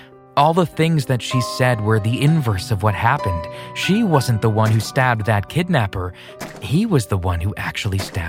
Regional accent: India; I'm from India.

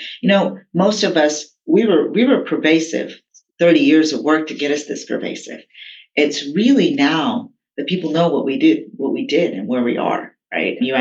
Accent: Texas, United States; also born or lived in India; I was born in India. I came over as a child. I spent most of my early years in Texas

